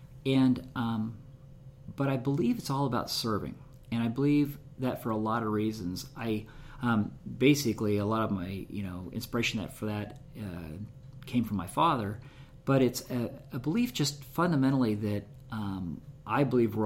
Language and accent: English; Kansas, United States; And I'm from Kansas, and small town Kansas.